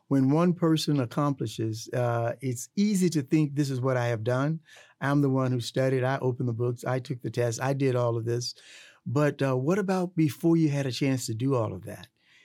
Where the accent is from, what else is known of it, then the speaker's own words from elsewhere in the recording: Mississippi, United States; And I really cried, Corey, because I remembered my life growing up in the Mississippi Delta.